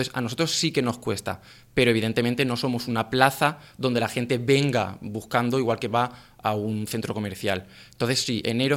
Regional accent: Spain; como somos españoles lo dejamos todo para última hora

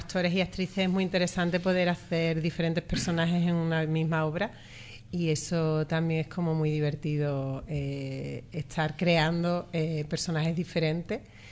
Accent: Zafra, Extremadura, Spain; now in Seville, Spain; Bueno, yo soy extremeña, soy de Zafra, aunque vivo en Sevilla.

